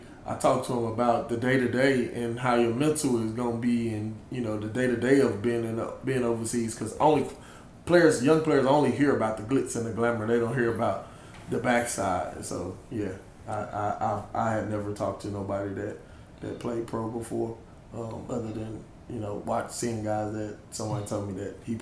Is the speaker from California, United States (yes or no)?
no; Dallas, Texas, United States; To be honest, man, I grew up in South Dallas, and I went to every school in South Dallas but high school.